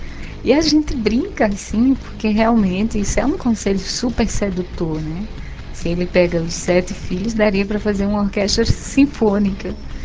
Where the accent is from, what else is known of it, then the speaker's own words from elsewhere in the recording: Pernambuco, Brazil; Nós somos do interior de Pernambuco.